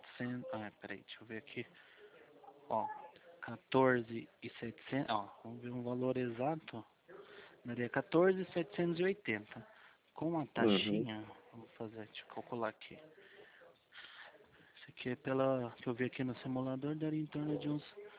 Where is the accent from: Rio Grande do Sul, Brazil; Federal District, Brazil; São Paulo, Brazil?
São Paulo, Brazil; São Roque; Ah, é, eu sou aqui de São Roque